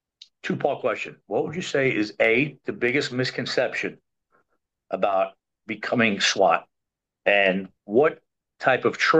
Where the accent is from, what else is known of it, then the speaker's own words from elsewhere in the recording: New York, United States; Listen, I'm being from New York. I know a lot about accents. You know what I mean? Even when I don't think I have one. You know, as soon as I leave New York, people are like, "You're from New York,"